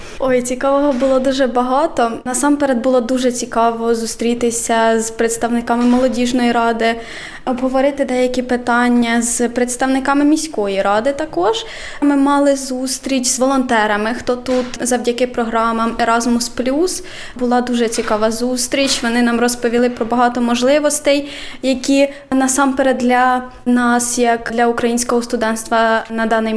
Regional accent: Poltava Oblast, Ukraine; я з Полтавської області сама родом

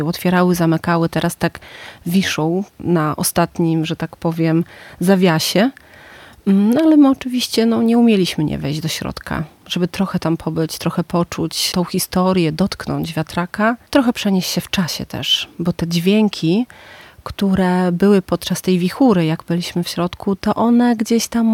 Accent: Sokółka, Podlaskie Voivodeship, Poland; bo sama urodziłam się w Sokółce, dorastałam wśród sokólskich wzgórz.

